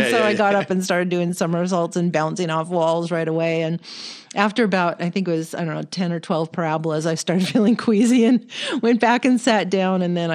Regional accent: Pacific Northwest, United States; But while I was growing up in the Pacific Northwest, my dad had a telescope

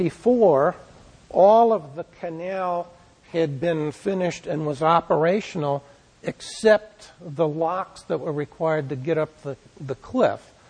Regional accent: Rochester, New York, United States; Now, in my hometown of Rochester, we have a waterfall that's not as wide or famous, but it's just as tall as Niagara Falls.

